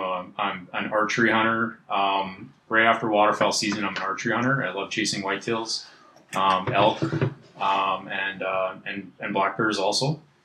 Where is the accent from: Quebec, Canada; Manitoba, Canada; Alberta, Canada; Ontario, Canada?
Manitoba, Canada; I grew up here in Manitoba, close to Okamak Marsh